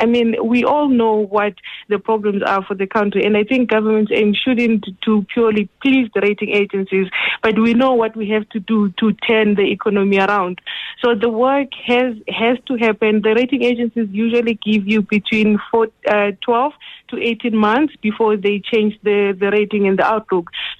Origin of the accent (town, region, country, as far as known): South Africa